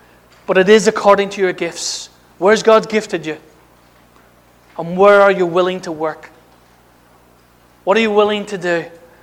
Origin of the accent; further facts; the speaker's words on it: Northern Ireland, United Kingdom; Now, I grew up in Northern Ireland with a protest mentality.